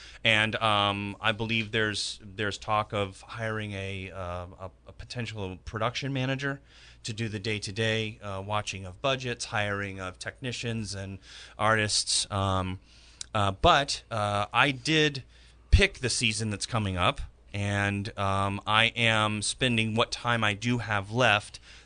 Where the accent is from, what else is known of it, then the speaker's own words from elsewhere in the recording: Peoria, Illinois, United States; Unlike the Midwest, which I'm from Peoria, Illinois.